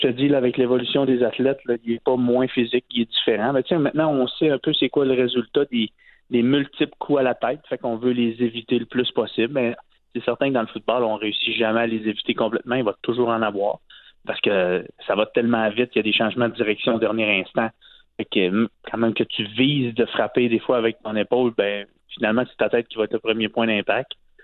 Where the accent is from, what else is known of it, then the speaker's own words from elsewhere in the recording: Quebec, Canada; Moi, j'avais 14 ans. Nous, c'était une ligue civile. Je viens du coin du Saguenay.